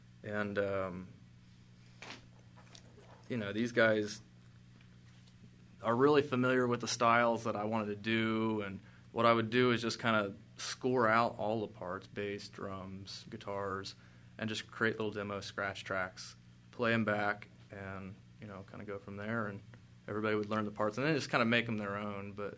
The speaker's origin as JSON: {"language": "English", "town": "Madison Township", "region": "Ohio", "country": "United States", "tie": "born or raised there", "said": "Now, all of us grew up together. We're all from Madison Township out near Germantown."}